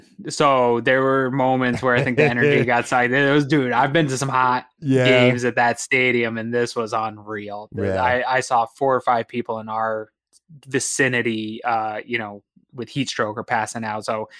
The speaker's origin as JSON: {"language": "English", "region": "New England", "country": "United States", "said": "I'm from New England."}